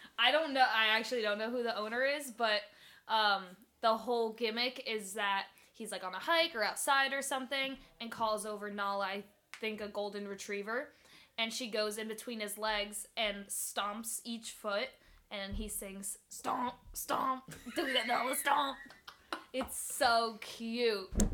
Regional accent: New York, United States; Me as a New Yorker seeing this, crying.

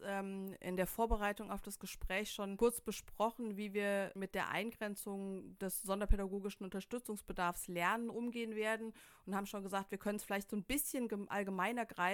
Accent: Cologne, North Rhine-Westphalia, Germany; ich komme aus Köln, da haben die Kinder nur noch ein iPad, mit dem die arbeiten

